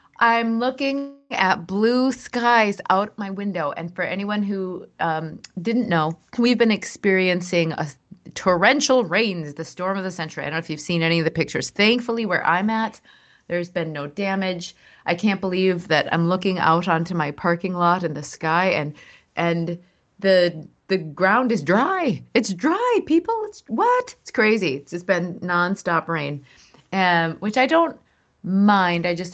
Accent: Minnesota, United States; So anyway, I'm from a land where we always have weather. I'm originally from Minnesota, as many of you know.

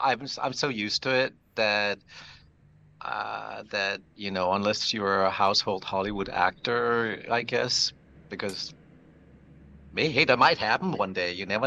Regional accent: Denmark; But yeah, I'm from Denmark.

